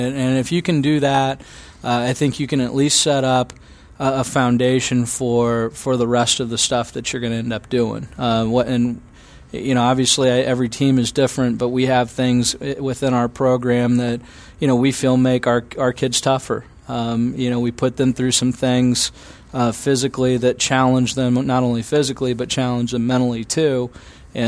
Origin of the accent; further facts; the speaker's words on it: Illinois, United States; I'm originally from Illinois. I played at, graduated from Eastern Illinois University.